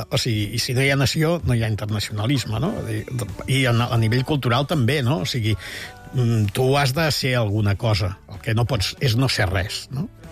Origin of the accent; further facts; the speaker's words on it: Catalonia, Spain; ens ve un temps de passar vergonya com a catalans